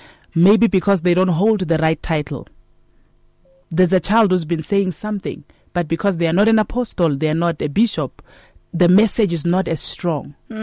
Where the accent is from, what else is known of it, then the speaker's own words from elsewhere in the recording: Katlehong, Gauteng, South Africa; You know, there are people that grow up in the township. I'm from Katlehong.